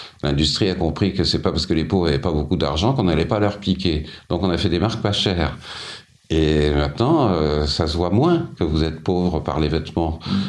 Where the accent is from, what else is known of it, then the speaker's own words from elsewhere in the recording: Hauts-de-France, France; Je viens du Nord, je les ai côtoyés.